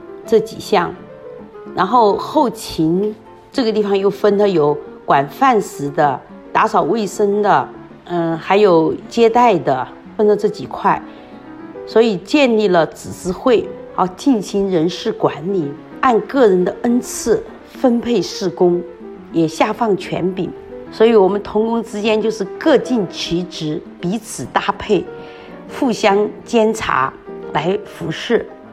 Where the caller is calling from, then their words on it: Sichuan, China; 我是来自四川的